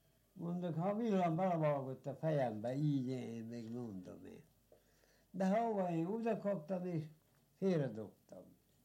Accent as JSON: {"language": "Hungarian", "town": "Újhely", "country": "Hungary", "tie": "born there", "said": "Már innen Újhári, mert én Újhelyen születtem, nem Jókán."}